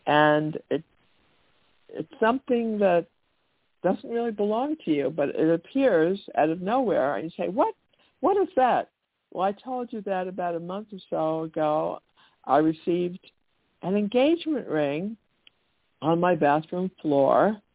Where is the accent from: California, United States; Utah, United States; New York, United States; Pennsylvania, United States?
New York, United States; Brooklyn; I have to remember not to speak like I'm from Brooklyn, even though I am.